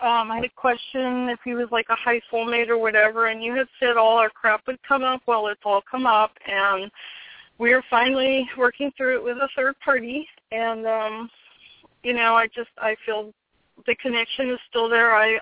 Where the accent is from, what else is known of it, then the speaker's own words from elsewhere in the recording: California, United States; I'm from California.